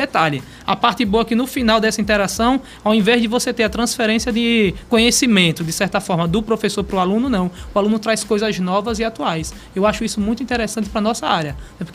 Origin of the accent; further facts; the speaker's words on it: Maceió, Alagoas, Brazil; que eu sou de Maceió, Alagoas, né?